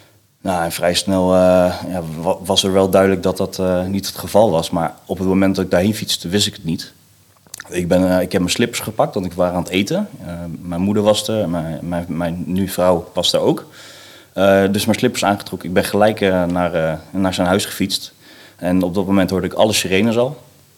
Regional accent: Veenendaal, Utrecht, Netherlands; 36 jaar. Ik kom uit Veenendaal, nou, broertje

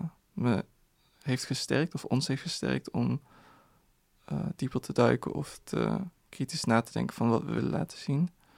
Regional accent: Sittard, Limburg, Netherlands; Ja, ik ben hier gewoon opgegroeid. Tuurlijk voel ik me verwant. Ik ben in Sittard opgegroeid.

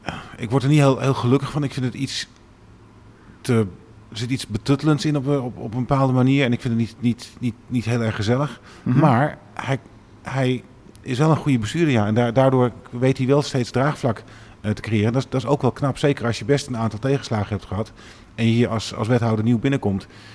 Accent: Utrecht, Netherlands; En dat wij als Utrechters besluiten om ons afval naast een volle container te pleuren.

